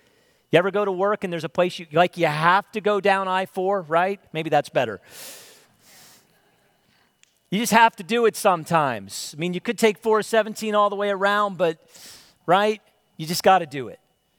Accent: Pennsylvania, United States; But growing up in the Northeast in suburban Philly, there were times we would go to D.C. or down to Outer Banks, and you had to go through Baltimore.

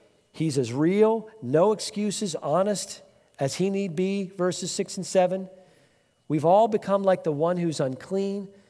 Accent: Northeast, United States; Growing up in the Northeast, you know, you get these beautiful colors.

